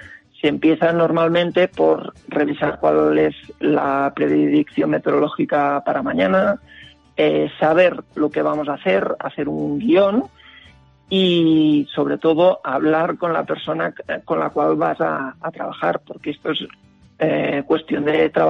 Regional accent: Torredembarra, Catalonia, Spain; now in Valle de Arán, Spain; yo soy natural de Torredembarra, un pueblo de la costa de Tarragona. Pero hace 20 años decidí que quería esquiar el máximo de días de la temporada de invierno y por ello me trasladé de Tarragona a vivir al Valle de Arán

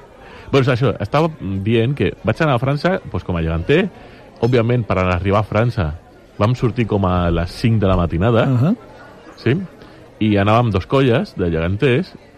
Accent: Valencian Community, Spain; No, som valencians.

